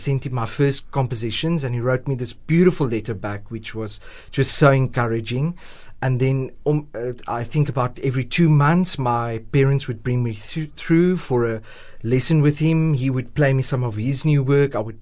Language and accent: English; Swellendam, Western Cape, South Africa; So I grew up in Swellendam, small town, you know, and I came to study at UCT.